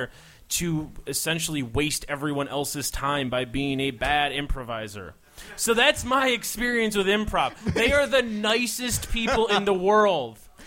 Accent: Chicago, Illinois, United States; Okay, I am from Chicago.

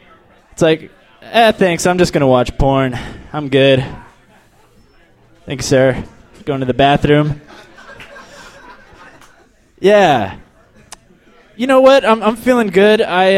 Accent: El Paso, Texas, United States; now in Washington, United States; I'm from El Paso, Texas.

